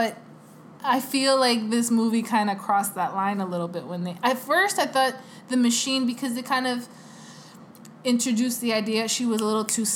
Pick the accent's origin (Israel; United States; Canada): Canada; Okay, because I'm Canadian.